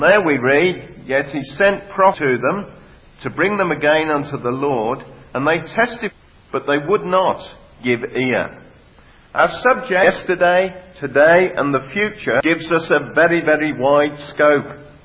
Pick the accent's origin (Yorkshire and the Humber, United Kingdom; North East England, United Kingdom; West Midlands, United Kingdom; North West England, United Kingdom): West Midlands, United Kingdom; probably picked up from my accent, I come from the West Midlands